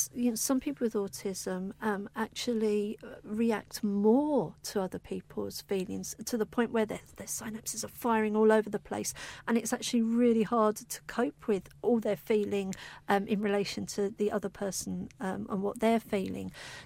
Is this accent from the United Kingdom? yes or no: yes; East of England, United Kingdom; accent: Essex; my accent, my Essex girl accent, you know.